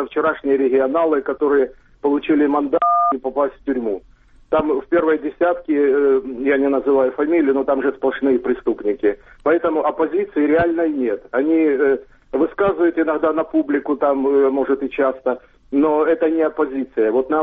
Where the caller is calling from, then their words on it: Dnipro, Dnipropetrovsk Oblast, Ukraine; Дніпропетровськ.